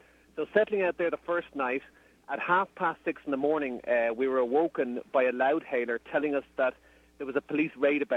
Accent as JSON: {"language": "English", "country": "Ireland", "said": "As an Irish person, I'm well aware"}